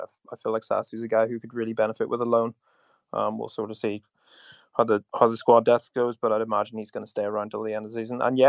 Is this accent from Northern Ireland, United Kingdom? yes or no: yes; Belfast, Northern Ireland, United Kingdom; obviously, for those maybe can guess the accent, I'm from Belfast, Northern Ireland.